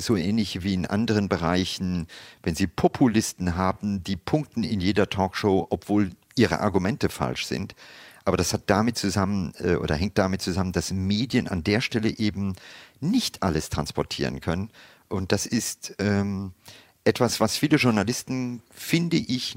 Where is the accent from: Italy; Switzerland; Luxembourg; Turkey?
Luxembourg; ich bin Luxemburger von der Nationalität her.